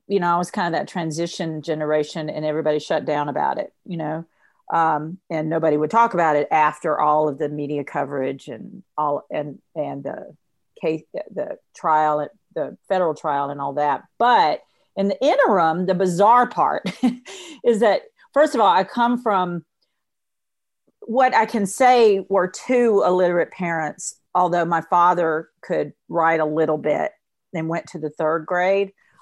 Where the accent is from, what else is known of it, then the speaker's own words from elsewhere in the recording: Philadelphia, Mississippi, United States; I'm from Philadelphia, Mississippi, which is Neshoba County.